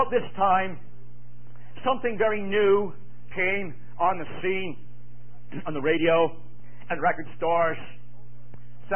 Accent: Saint John, New Brunswick, Canada; born there; I was born in St. John, New Brunswick, which is a province of Canada, a city of around 100,000 people. And I was the oldest of seven children

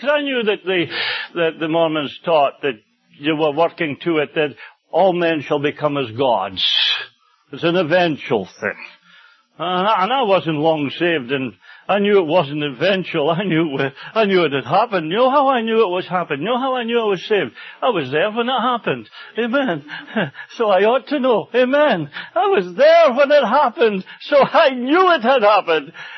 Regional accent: Aberdeen, Scotland, United Kingdom; I was at a meeting in Aberdeen, in my hometown in Scotland

